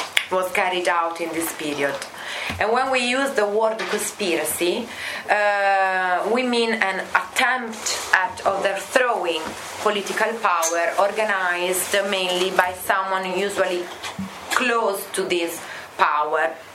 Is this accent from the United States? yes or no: no; Italy; I am a research fellow here at the Renaissance Center. I'm from Italy.